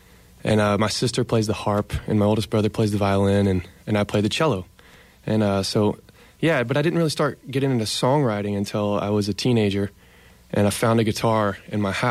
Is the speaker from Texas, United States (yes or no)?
no; Natchitoches, Louisiana, United States; I'm from Natchitoches, Louisiana, and I was very fortunate to have some really great teachers and instructors at a young age.